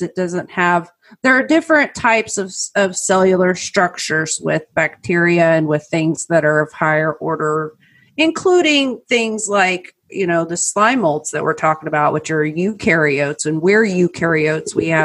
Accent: Oklahoma, United States; To all of my years growing up in Oklahoma

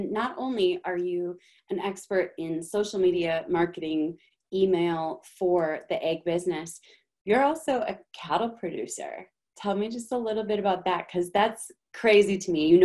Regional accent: Minnesota, United States; accent: Minnesotan; I'm going to say it in my Minnesotan accent and hopefully people can understand

